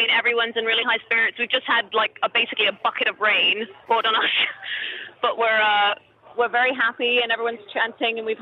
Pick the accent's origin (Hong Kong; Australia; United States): Hong Kong; I was born and raised in Hong Kong. I grew up here